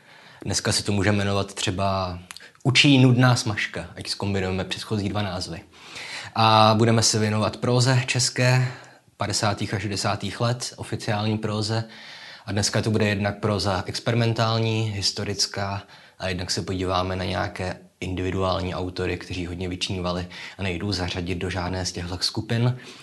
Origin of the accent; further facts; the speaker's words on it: Litomyšl, Pardubice Region, Czechia; protože se odehrává v Litomyšli, což je mé rodné město